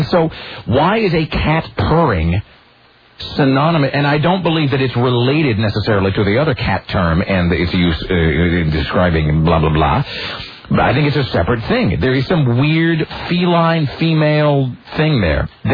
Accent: United States; accent: Yank; Maybe she didn't even understand me with my thick Yank accent and so forth.

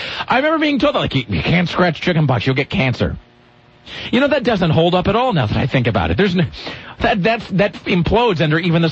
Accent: Kennewick, Washington, United States; And I was from Kennewick, though, so to me, Vancouver was like the big city.

